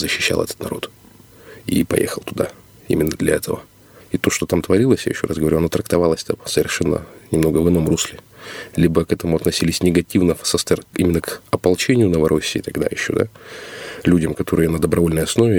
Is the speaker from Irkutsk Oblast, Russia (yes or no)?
yes; Irkutsk, Irkutsk Oblast, Russia; born there; Родился в Иркутске.